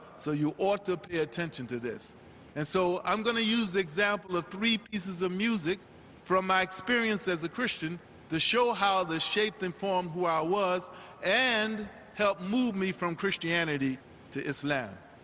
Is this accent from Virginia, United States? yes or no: yes; Roanoke, Virginia, United States; also born or lived in Baltimore; That is, I was raised in the South. Even though I was born in Baltimore, Maryland, I was raised in Roanoke, Virginia.